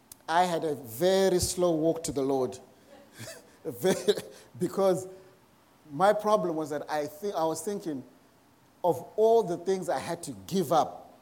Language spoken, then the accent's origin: English; Zimbabwe; now in Australia; Growing up in Zimbabwe, I used to, you know, go to church with my grandparents.